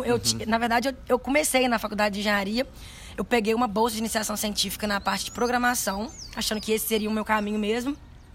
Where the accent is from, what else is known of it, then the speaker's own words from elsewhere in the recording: Juiz de Fora, Minas Gerais, Brazil; also born or lived in Ubá; Nasci aqui em Ubá.